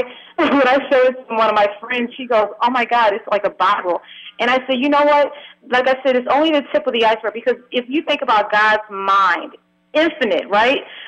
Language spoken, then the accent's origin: English; New York, United States; And so, you know, I'm from New York, so I said, yes, it is.